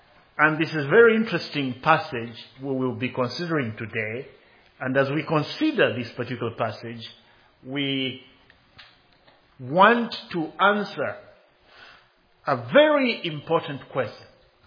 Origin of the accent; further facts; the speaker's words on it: Zambia; Growing up in Zambia, at the time there were a number of countries that were still fighting for political independence.